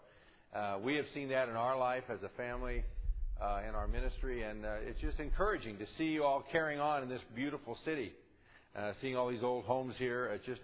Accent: California, United States; born there; although I'm a Californian by birth, did choose to come and live in Oregon for 3 years. Would have stayed had I not had family responsibilities and needed to go back to Southern California.

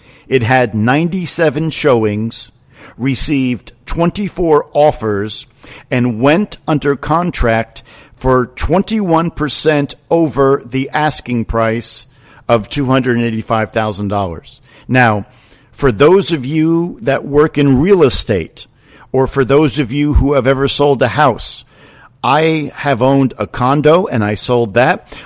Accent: New Jersey, United States; now this is where I used to live in New Jersey. I am from North Jersey almost my entire life, all right? So I'm very familiar with this area.

